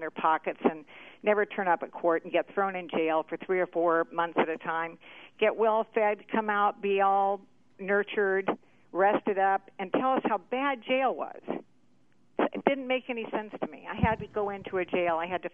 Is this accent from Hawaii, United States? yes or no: no; Omaha, Nebraska, United States; I'm originally Omaha, Nebraska.